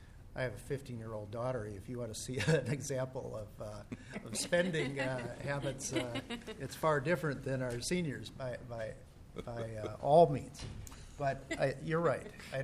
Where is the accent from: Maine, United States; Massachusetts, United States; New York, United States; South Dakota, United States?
South Dakota, United States; born there; even though I was born in South Dakota, I don't necessarily want to live there.